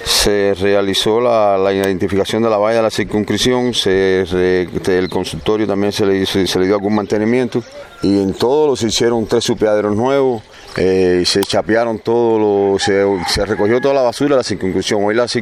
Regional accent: Santa Lucía, Cuba; born there; desde que soy nacido en Santa Lucía que no había visto

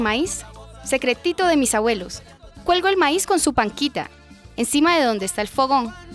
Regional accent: Valle del Cauca, Colombia; Yo soy del Valle del Cauca, de mi hermosa Colombia. Tenemos valles, laderas, llanuras, nuestras costumbres, nuestro maíz, frijoles, guayabas, y ricos mangos.

